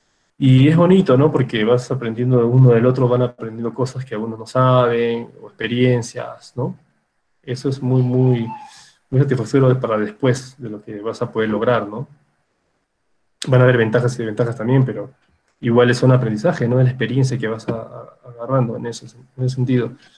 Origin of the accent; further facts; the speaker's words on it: Lima, Peru; yo soy limeño ya, pero bueno, mi papá es arequipeño y yo me siento arequipeño.